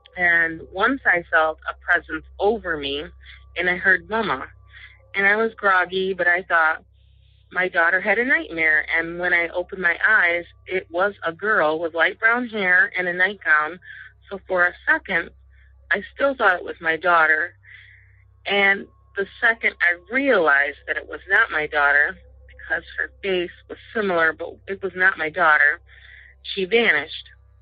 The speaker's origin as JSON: {"language": "English", "region": "Michigan", "country": "United States", "said": "I am from Michigan."}